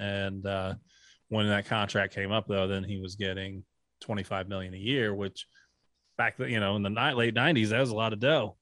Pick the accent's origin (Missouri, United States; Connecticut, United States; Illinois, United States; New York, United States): Missouri, United States; St. Louis; maybe this is because of growing up in St. Louis, and you see what it's like with the St. Louis Cardinals